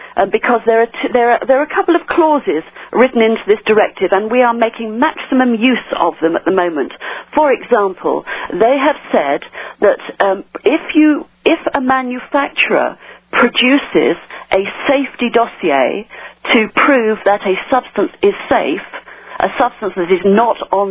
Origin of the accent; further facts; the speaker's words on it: United Kingdom; I would like to think so. I think of myself as British.